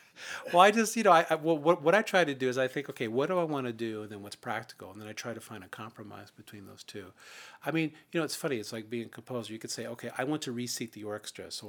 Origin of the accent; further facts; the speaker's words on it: Iowa, United States; I think I'm a very practical person because I grew up in Iowa